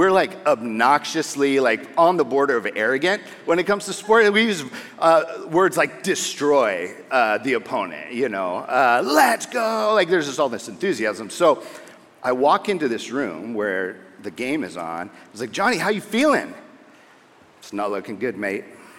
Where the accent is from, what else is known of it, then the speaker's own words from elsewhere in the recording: San Diego, California, United States; I grew up in San Diego. I am a California kid, so if my accent throws you, so sorry, love.